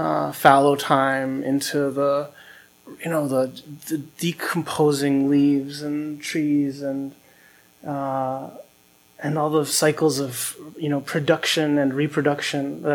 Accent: Holyoke, Massachusetts, United States; I live in Hawaii now, but I'm from Holyoke, Massachusetts.

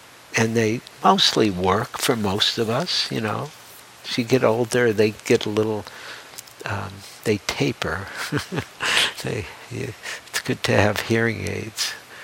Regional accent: Detroit, Michigan, United States; and I grew up in Detroit, and I grew up, one would go downtown during Christmas time at the Fox Theater, would be the Motown Review.

